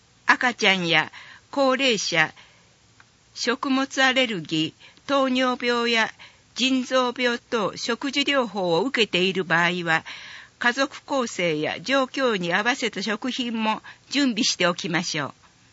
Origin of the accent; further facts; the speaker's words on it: Springfield, Illinois, United States; Japanese is a second language; now in Hokuei, Japan; 北栄町では私のふるさと、シカゴの近くにあるスプリングフィールドよりはるかに多くの星がたくさん見えます